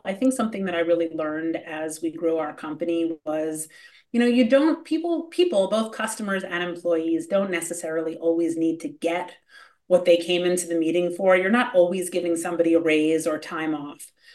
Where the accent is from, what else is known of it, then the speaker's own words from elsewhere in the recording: Hollywood, California, United States; For me, you know, I grew up in Hollywood, so it was sort of a war of attrition.